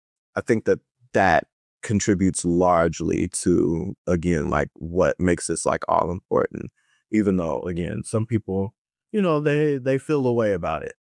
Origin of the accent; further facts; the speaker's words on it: Kansas City, Kansas, United States; also born or lived in Dallas, Texas; now in Washington, United States; I'm not from DC. I came from Kansas City, Kansas, and Dallas, Texas, went to Howard, and that's what brought me here.